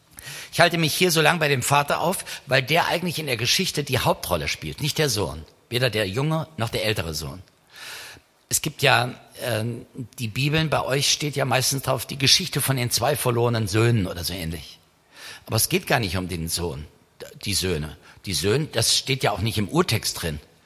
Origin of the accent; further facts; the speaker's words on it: Hesse, Germany; Heute bei uns in Kassel, da wo ich herkomme aus der Nähe, hat die Müllabfuhr ein tolles Marketing.